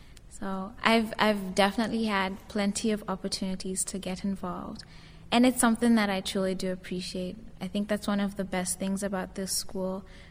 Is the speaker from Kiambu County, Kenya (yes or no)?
no; Nairobi, Kenya; I am from Nairobi, Kenya.